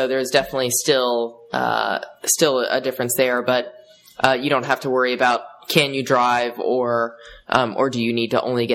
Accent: New York, United States; And most of the time you know, they're like, oh, where from in America? And you say New York

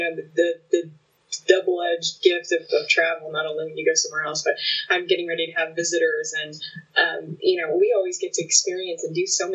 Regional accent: Texas, United States; I'm from South Texas.

